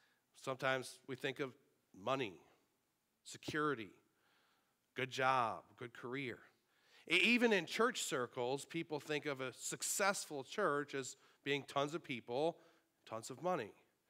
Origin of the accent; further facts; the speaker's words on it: Sanborn, New York, United States; in downtown Niagara Falls, not in Sanborn.